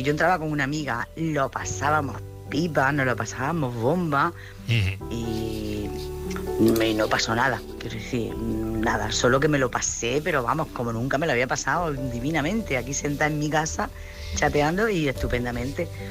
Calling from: Jaén, Andalusia, Spain

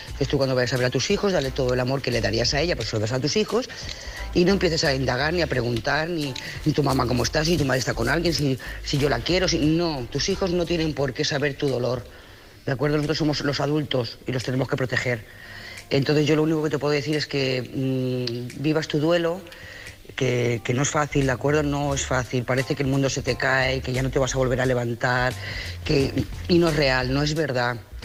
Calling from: Lloret de Mar, Catalonia, Spain; de Lloret de Mar.

